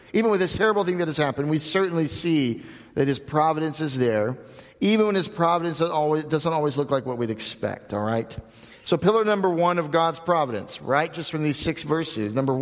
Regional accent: Iowa Park, Texas, United States; That's even cooler than Iowa Park, where I'm from.

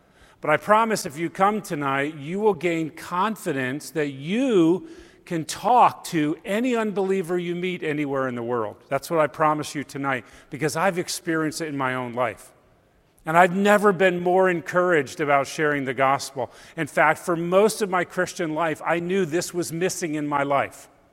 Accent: Connecticut, United States; now in Pennsylvania, United States; We're both originally from Connecticut and have lived here in Pennsylvania. We call ourselves New Englanders in exile in Pennsylvania now.

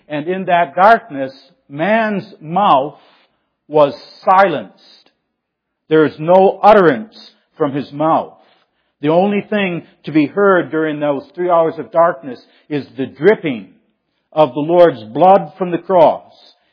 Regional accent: South Holland, Illinois, United States; I remember, as a boy in South Holland, growing up in South Holland

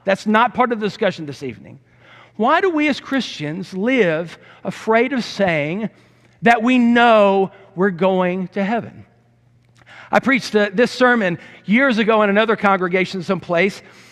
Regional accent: Mississippi, United States; I remember when I was a young man in the congregation I grew up in down in Mississippi, I led a prayer

